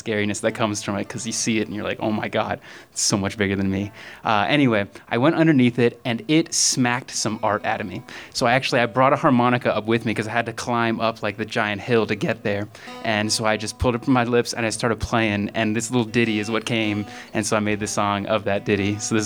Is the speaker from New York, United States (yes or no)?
no; North Carolina, United States; I'm from North Carolina. I've been nomadic recently